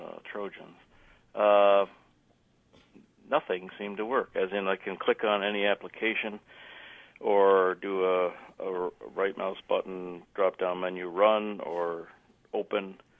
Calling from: Bergen, Vestland, Norway; From Bergen.

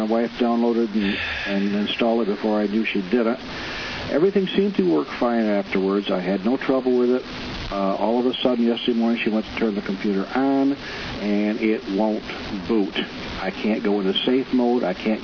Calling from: Greece, New York, United States; Calling from Greece.

